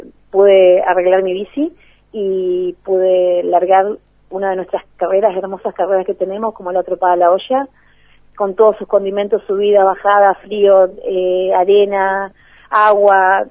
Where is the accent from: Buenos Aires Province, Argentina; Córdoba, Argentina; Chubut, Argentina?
Chubut, Argentina; El Maitén; Y sí, siempre digo, mi pueblo me recibe siempre, y me halaga mucho